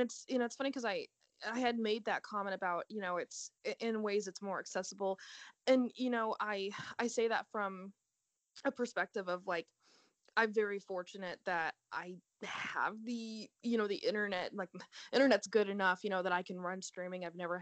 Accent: Hannibal, Missouri, United States; I know people who even live on the outskirts of Hannibal, my hometown

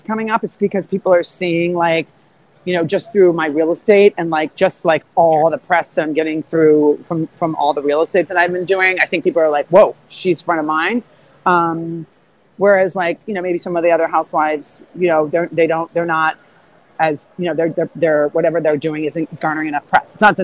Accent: Rockford, Illinois, United States; I come from Rockford, Illinois.

